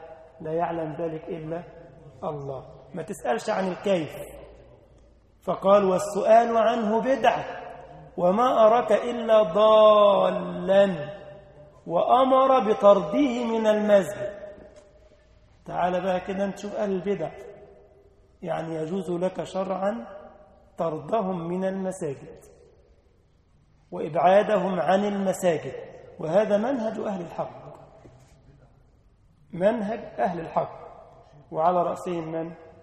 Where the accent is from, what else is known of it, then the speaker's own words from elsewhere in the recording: Egypt; كان عندنا في مصر كده قديما في حاجة اسمها الفتوة